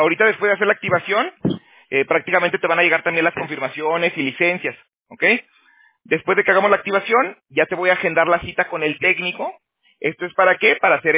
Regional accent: Aguascalientes, Mexico; also born or lived in Toronto; now in California, United States; yo también soy de México, pero yo soy de Aguascalientes. Yo me salí hace más o menos 12 años ya. Pero primero me fui a, estuve en Toronto, en Canadá. Y ya luego me vine acá a California

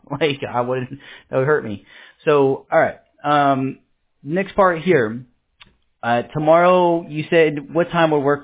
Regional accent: New York City, New York, United States; born there; also born or lived in California / Florida / Pennsylvania / Alabama; and then I was born in the Bronx, New York, moved over to California, went to Florida, came to Pennsylvania, came to Alabama, man. I've been everywhere now, you know.

